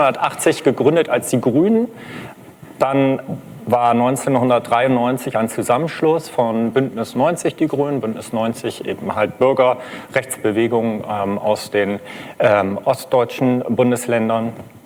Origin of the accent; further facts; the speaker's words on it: Lower Saxony, Germany; In Niedersachsen haben wir Kommunalwahl, wo ich herkomme.